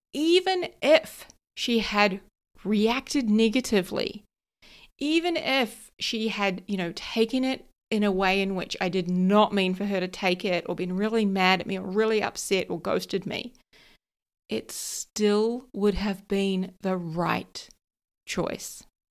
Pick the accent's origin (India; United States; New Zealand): New Zealand; moved away as an adult; now in London, United Kingdom; So I was moving from New Zealand to the other side of the world, and he told me that he was disappointed.